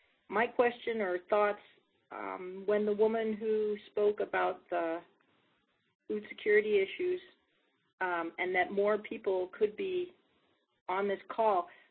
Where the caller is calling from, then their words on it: Nome, Alaska, United States; I'm with UAF Alaska Sea Grant, and I'm calling from the Bering Strait region in Nome.